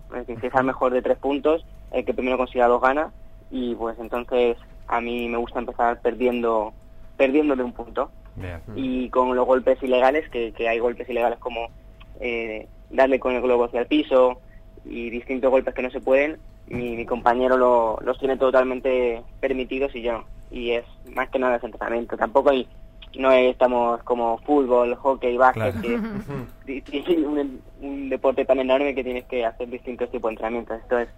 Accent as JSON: {"language": "Spanish", "town": "Mar del Plata", "region": "Buenos Aires Province", "country": "Argentina", "tie": "born or raised there", "moved": "yes", "lives_now": "Valencia, Spain", "said": "nací en Argentina y viví una parte de mi vida no muy extensa, pero estuvimos viviendo en Mar del Plata. Ajá. Y ahí, bueno, después de todo el corralito, con mi familia decidieron ellos venir para aquí, para Valencia, porque yo vivo aquí en Valencia."}